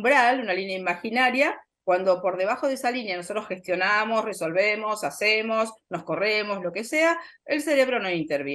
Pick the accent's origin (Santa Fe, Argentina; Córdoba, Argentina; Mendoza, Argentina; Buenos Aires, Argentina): Buenos Aires, Argentina; Provincia de Buenos Aires.